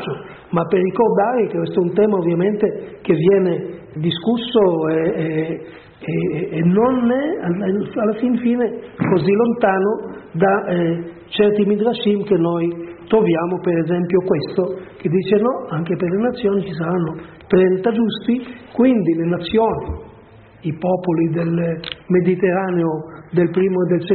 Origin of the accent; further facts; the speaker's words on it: Florence, Tuscany, Italy; Io vengo da Firenze, voi sapete tutti che a Firenze c'è stato un giusto